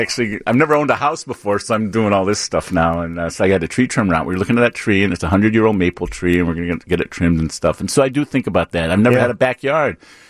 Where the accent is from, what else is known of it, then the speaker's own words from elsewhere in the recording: Berwyn, Illinois, United States; born there; I was born in Berwyn